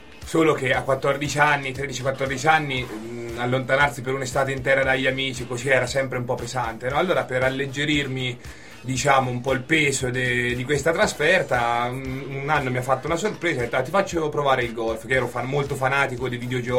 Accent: Gubbio, Umbria, Italy; Io sono di Gubbio

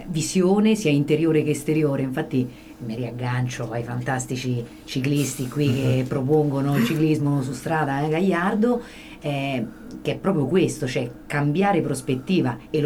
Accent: Norcia, Umbria, Italy; ho detto io sono di Norcia, perché la mia terra, non so, sono molto radicata nel mio territorio

